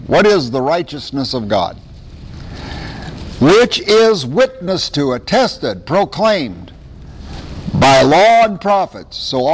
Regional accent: Iowa, United States; Which when I was a boy growing up in Iowa, that was a hamburger.

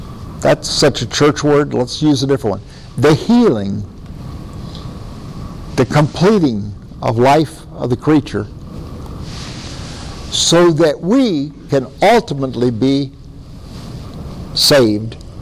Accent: United States; I am American, all right? Temporarily. It's not permanent.

